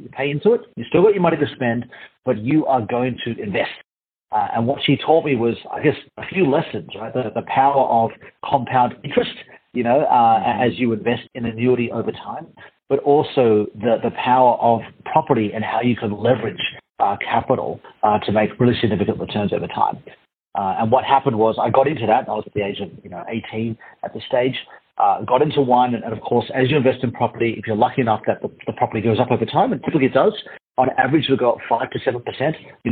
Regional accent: Australia; Yeah, I'm from Australia. My mum's from Hong Kong. My dad's from Malaysia. They migrated in Australia in the 70s, and I was born here and spent the good part of my first half of my life here.

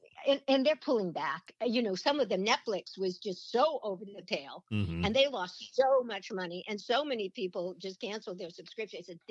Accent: California, United States; also born or lived in Long Beach; I was born in Long Beach and in California, and we lived in Baldwin Hills and we lived in Beverly Hills.

